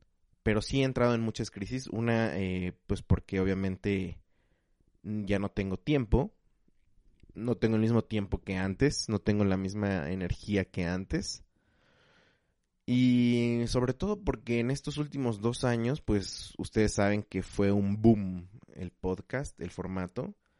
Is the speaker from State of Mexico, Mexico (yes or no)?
yes; Chalco, State of Mexico, Mexico; born there; yo no termino de sentirme de Guadalajara. Lo curioso es que tampoco me siento ya de Chalco, o sea, no tengo un arraigo por mi ciudad natal, por así decirlo. Sé que tampoco soy de la Ciudad de México.